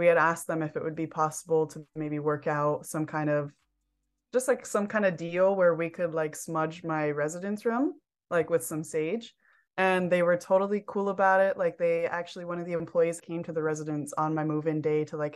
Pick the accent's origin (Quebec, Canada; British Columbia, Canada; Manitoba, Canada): Quebec, Canada; Akwesasne; also born or lived in United States; I'm from the Akwesasne Mohawk Nation, which is on the border of United States and Canada, but also borders Ontario and Quebec, and I'm from the Quebec portion.